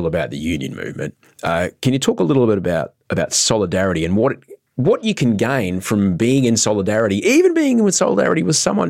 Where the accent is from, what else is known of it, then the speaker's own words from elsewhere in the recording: Brisbane, Queensland, Australia; I grew up in Queensland, in Brisbane, in Bjelke Petersen.